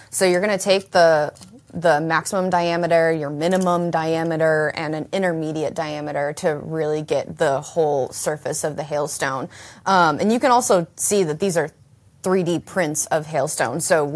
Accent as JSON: {"language": "English", "town": "Rochester", "region": "New York", "country": "United States", "said": "Like, I'm from Rochester, New York, and I remember hail when I was growing up"}